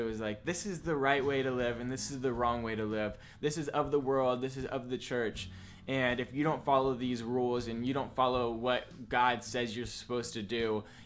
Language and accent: English; Ohio, United States; So I am from Ohio, and I grew up in the church.